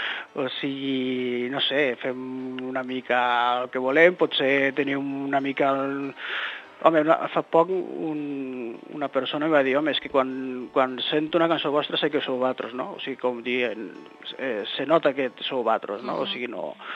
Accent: Catalonia, Spain; Bueno, clar, nosaltres som del sud de Tarragona, les Terres de l'Ebre.

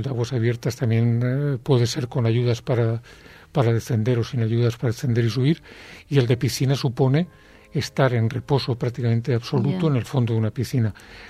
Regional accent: Balearic Islands, Spain; born there; Soy de familia de médicos y marinos y soy nacido en Mallorca.

